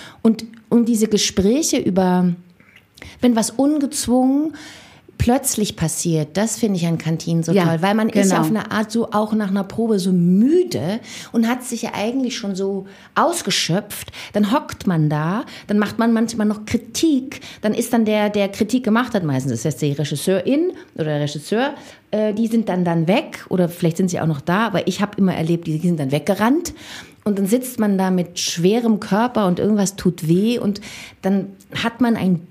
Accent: Baden-Württemberg, Germany; ich bin ja Schwäbin

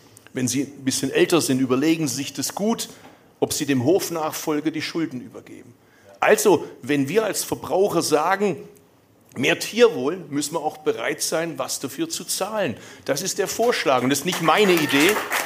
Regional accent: Urach, Baden-Württemberg, Germany; ich komme aus Urach, das ist Schwäbische Alb und Biberach ist Oberschwaben für die Feinschmecker.

